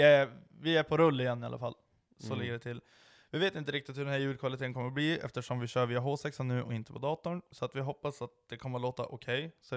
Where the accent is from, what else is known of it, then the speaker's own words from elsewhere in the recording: Lycksele, Västerbotten County, Sweden; Hemma i Lycksele är det rätt mycket.